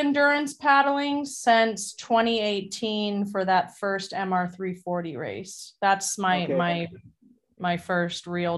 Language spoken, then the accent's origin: English; Oregon, United States; now in Mexico; of the Willamette River and realized like, oh, maybe I could even start an ultra endurance race in my hometown.